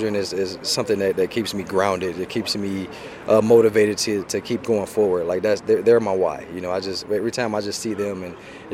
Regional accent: Detroit, Michigan, United States; He's from Detroit. I'm from Detroit.

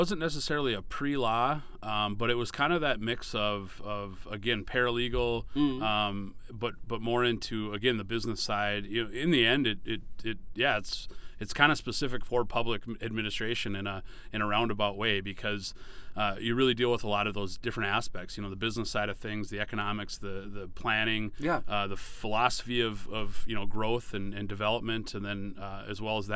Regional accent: Hillsboro, North Dakota, United States; So, I grew up in Hillsboro, North Dakota, a nice little small town on I-29 on the eastern part of North Dakota. Town of about, well, when I was growing up, about 1,200 people.

